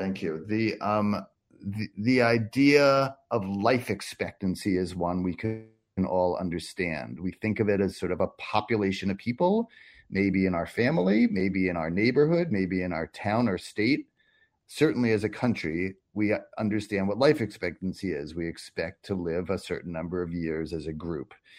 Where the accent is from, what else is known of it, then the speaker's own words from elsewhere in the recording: United States; So I grew up and was taught in my medical training and also just as growing up in the United States that we have powerful ideas about individualism.